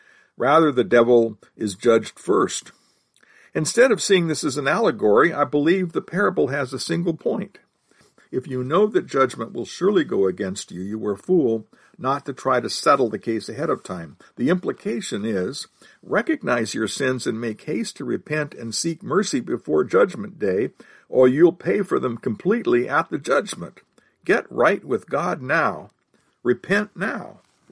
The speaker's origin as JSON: {"language": "English", "region": "California", "country": "United States", "tie": "born or raised there", "said": "As I write, my home state of California is going through a series of atmospheric rivers of moisture in the atmosphere, resulting in lots and lots of rain."}